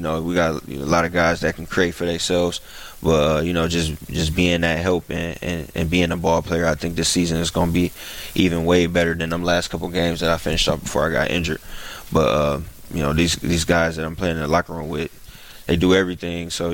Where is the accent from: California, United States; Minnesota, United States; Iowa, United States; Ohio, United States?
Ohio, United States; Cleveland; also born or lived in Youngstown; Because I grew up in Ohio. Cleveland, Youngstown, where everybody cheered for LeBron.